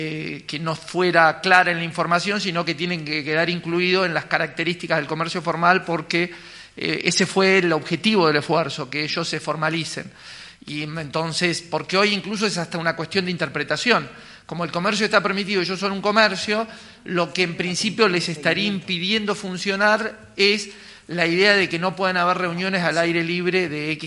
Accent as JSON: {"language": "Spanish", "town": "Bariloche", "region": "Río Negro", "country": "Argentina", "said": "como argentino tenemos derecho a ocupar esos lugares. Por supuesto sé que es un camino, y como barilochense también"}